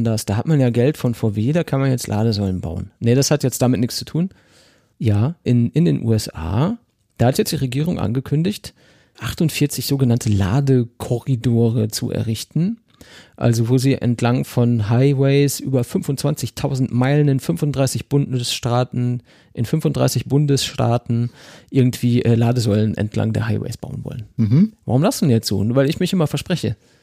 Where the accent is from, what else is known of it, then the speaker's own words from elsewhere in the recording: North Rhine-Westphalia, Germany; Bei uns im Pott, da sagt man dazu.